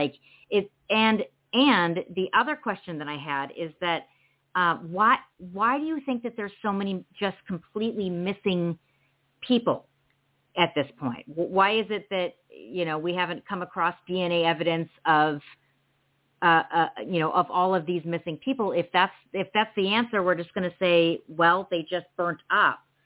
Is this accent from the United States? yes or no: yes; California, United States; we're both from California, right?